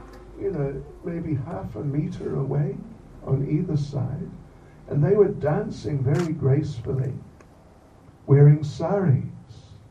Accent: New Zealand; I'm actually born and raised in New Zealand.

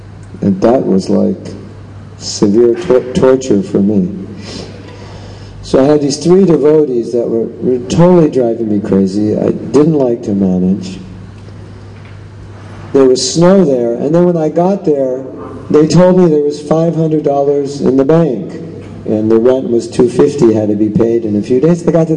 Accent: California, United States; now in South Africa; and then I was raised in California, where it's weather's like this.

